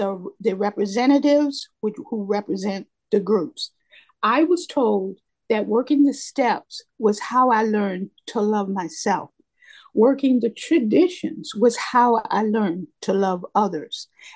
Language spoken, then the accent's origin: English; California, United States; I come from Southern California, and I was a part of several people who started up many ACA groups